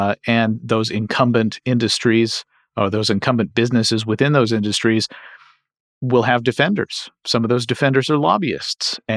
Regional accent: Kentucky, United States; And in my home state of Kentucky

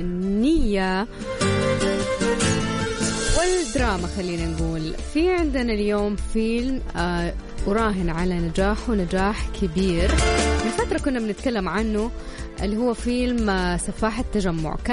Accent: Saudi Arabia; يعني الصيف ما شاء الله عندنا في السعودية في كل شيء

